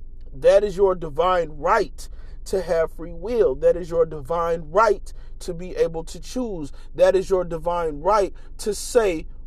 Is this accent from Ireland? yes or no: no; United States; That's just like me being black American or me being black.